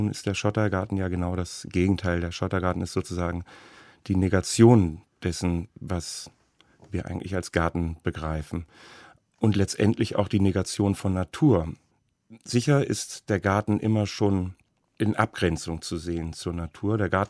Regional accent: Berlin, Germany; Ich selbst bin Berliner und erlebe das hier im Berliner Raum eher weniger

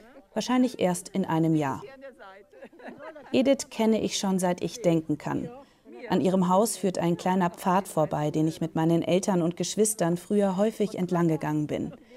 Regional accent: Kreuzberg, Rhineland-Palatinate, Germany; Kreuzberg, das ist mein Heimatort. Ein kleines Dorf im Ahrtal

